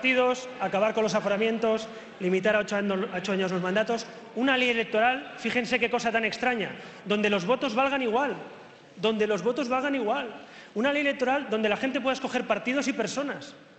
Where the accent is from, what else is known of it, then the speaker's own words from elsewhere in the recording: Barcelona, Catalonia, Spain; born there; com a ciutadà espanyol nascut a Barcelona i com a català